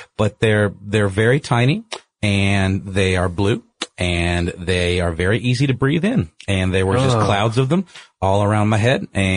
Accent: Augusta, Georgia, United States; Actually, in my, outside of my hometown in Augusta, Georgia, there is a national park called Finnazzy Swamp Nature Park.

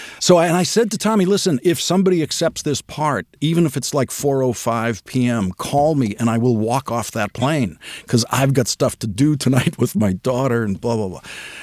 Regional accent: Boston, Massachusetts, United States; That is unheard of in St. Brendan's Parish, where I grew up in Dorchester.

